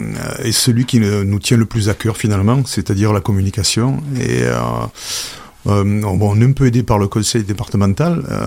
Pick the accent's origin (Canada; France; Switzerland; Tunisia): France; Provence-Alpes-Côte d'Azur; c'est vrai que quand on est provençal et qu'on est attaché à sa culture